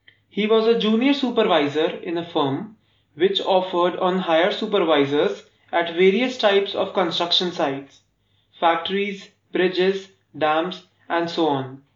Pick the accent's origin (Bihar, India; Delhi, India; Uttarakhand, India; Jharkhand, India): Delhi, India; और मैं दिल्ली का रहने वाला हूं।